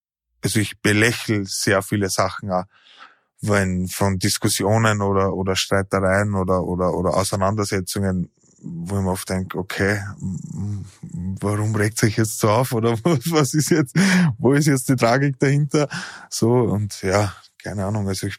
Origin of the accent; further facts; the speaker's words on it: Ried im Innkreis, Upper Austria, Austria; also born or lived in Schärding; now in Vienna, Austria; bin geboren in Schärding, aufgewachsen in Ried im Innkreis und mache jetzt MMA seit 13 Jahren circa. Bin auch wegen dem Sport nach Wien gezogen